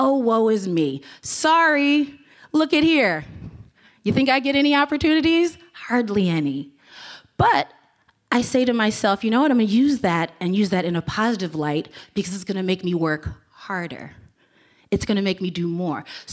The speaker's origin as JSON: {"language": "English", "town": "Chicago", "region": "Illinois", "country": "United States", "also_born_or_lived": "Downers Grove", "said": "So I'm this girl from Chicago, yet I'm flying to Harvest."}